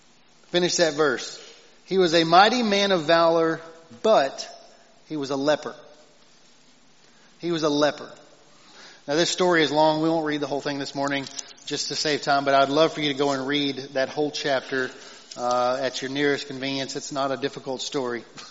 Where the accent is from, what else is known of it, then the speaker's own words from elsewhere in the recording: United States; I'm an American, right? We have a floor to our humility.